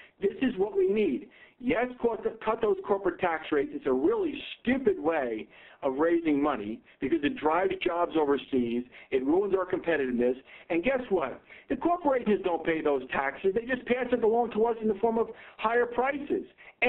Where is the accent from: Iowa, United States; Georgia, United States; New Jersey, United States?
New Jersey, United States; Newark; But I grew up in the hood. I grew up in Newark, New Jersey, all right?